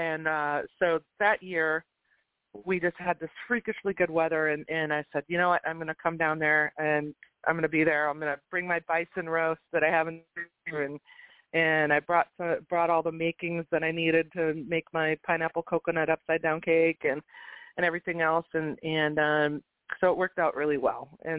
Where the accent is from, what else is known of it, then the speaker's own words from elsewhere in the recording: Minnesota, United States; she living in California, me growing up in Minnesota, I wasn't very close with her.